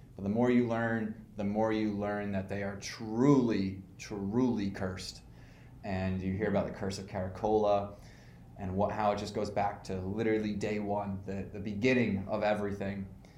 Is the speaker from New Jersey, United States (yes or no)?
yes; New Jersey, United States; because growing up in Jersey, there were countless Red Bulls games that I went